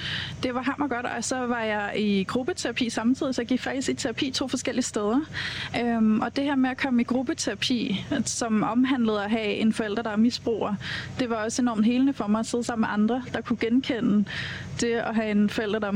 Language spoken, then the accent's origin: Danish; Copenhagen, Capital Region of Denmark, Denmark; som københavner